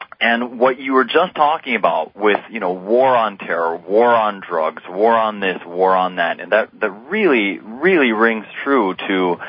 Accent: United States; now in Vienna, Austria; I'm a composer and entrepreneur. I live in Vienna, Austria. I was born and raised in the States.

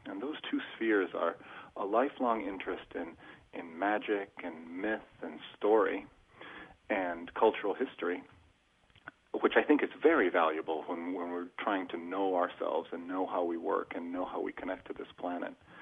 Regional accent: Italy; Well, I grew up in Italy, and my family is, the bulk of my family comes from the north of Italy, kind of in the middle of the arc of the Alps.

